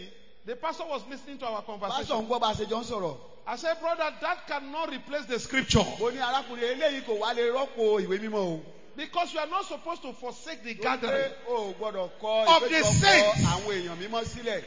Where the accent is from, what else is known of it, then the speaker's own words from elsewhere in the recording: Nigeria; I say, yes, I'm Nigerian, but I'm a child of God.